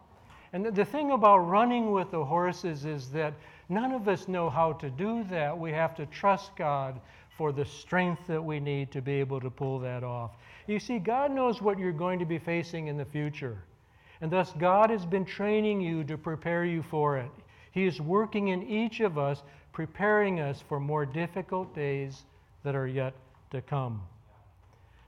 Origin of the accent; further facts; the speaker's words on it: Palatine, Illinois, United States; I grew up in Palatine, Illinois, and my parents enrolled my brother and sisters and myself in a riding school.